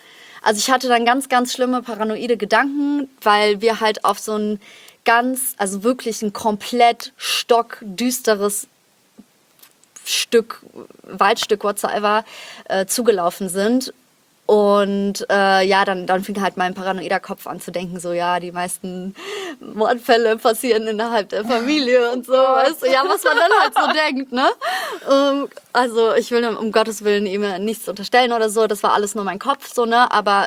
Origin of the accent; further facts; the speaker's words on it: Krefeld, North Rhine-Westphalia, Germany; in Krefeld, in meiner Heimatstadt.